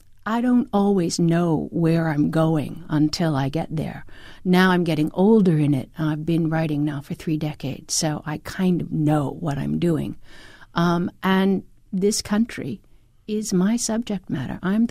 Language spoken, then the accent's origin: English; United States; And I love it, and I love being an American.